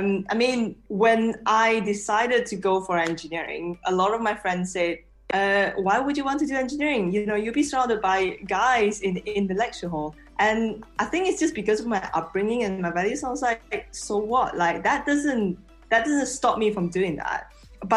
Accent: Malaysia; moved away as an adult; now in United Kingdom; Yes, I grew up in Malaysia, and I would never imagine like how far my career could have been in the UK.

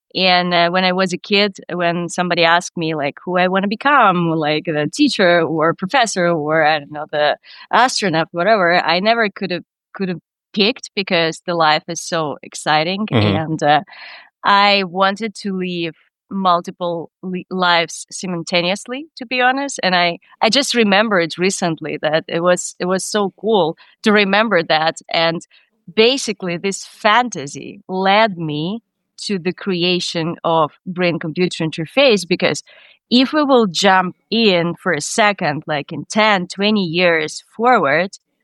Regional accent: Odessa, Odesa Oblast, Ukraine; now in United States; Sure. I grew up in Ukraine. Mm-hmm. In the most beautiful city in the world, Odessa, on the Black Sea.

